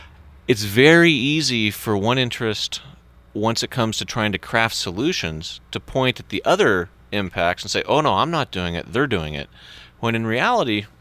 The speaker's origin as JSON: {"language": "English", "region": "West Coast", "country": "United States", "tie": "born or raised there", "said": "Growing up on the West Coast and living in the Northwest for a long time"}